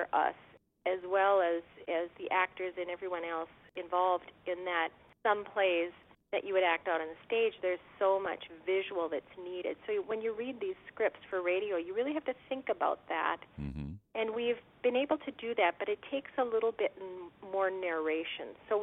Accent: Thief River Falls, Minnesota, United States; Well, I'm originally from Thief River Falls. Okay. I graduated from high school here, and then I went off to college, and I spent about 10 years away.

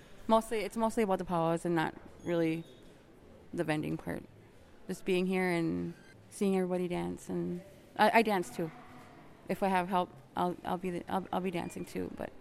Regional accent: Lac Courte Oreilles, Wisconsin, United States; So I'm from Lacouderie, Indian Reservation in Wisconsin.

